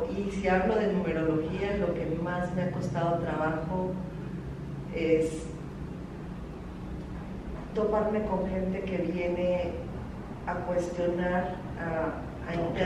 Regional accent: Mexico City, Mexico; born there; now in Tijuana, Mexico; nací en Ciudad de México, ¿desde cuánto tiempo estás acá? Y llevo aquí 35 años.

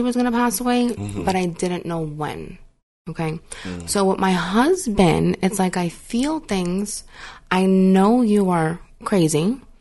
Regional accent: New York, United States; also born or lived in Philadelphia; when I was my kids' age, I grew up in New York, Philly. I was taking buses.

